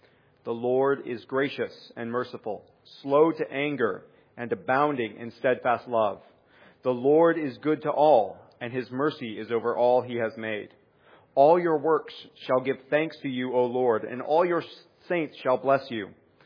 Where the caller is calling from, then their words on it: Indianapolis, Indiana, United States; I'm coming in from Indianapolis.